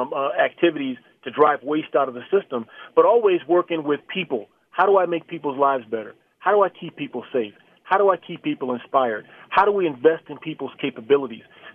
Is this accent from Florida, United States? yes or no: yes; Key West, Florida, United States; now in Chaska, United States; most people know that I'm from Key West, Florida originally, but I am an adopted Minnesotan. We lived here for 15 years now. Me and my wife live out in Chaska.